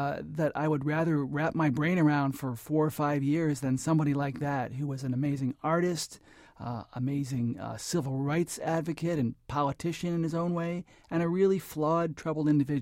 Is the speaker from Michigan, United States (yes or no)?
yes; Detroit, Michigan, United States; also born or lived in Los Angeles; now in Cincinnati, United States; I grew up in Detroit. And so I know the weather. And I would go home to Los Angeles, where I lived for 20 plus years